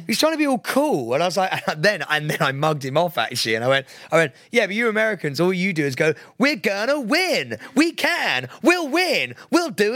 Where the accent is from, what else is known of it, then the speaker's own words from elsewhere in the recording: United Kingdom; because we're from Britain.